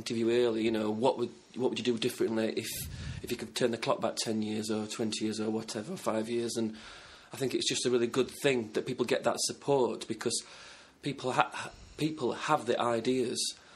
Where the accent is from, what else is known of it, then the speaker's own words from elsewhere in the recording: Sheffield, Yorkshire and the Humber, United Kingdom; Three of us, and … we're from Sheffield.